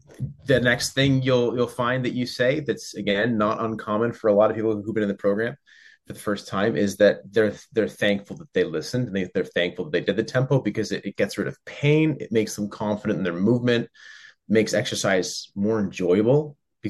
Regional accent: Cambridge, Ontario, Canada; also born or lived in Brantford / Caledonia; now in New Brunswick, Canada; I was originally from Cambridge, man.

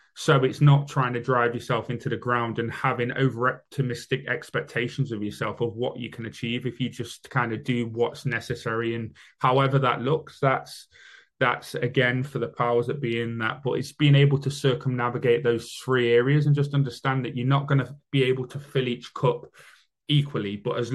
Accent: United Kingdom; I'm British, so we have a night out on the lash

